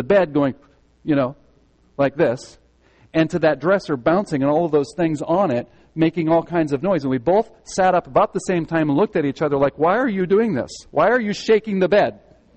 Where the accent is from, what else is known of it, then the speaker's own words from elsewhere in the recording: Midwest, United States; I grew up in the Midwest. We kind of moved around a little bit, but both of us, very Midwestern.